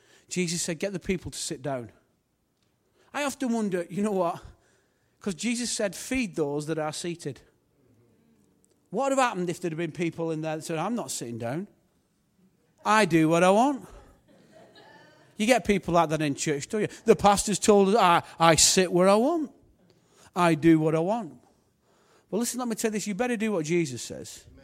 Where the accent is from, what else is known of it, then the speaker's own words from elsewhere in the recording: England, United Kingdom; So I can say I'm an Englishman, I know the Queen, I love God, I'm a pastor.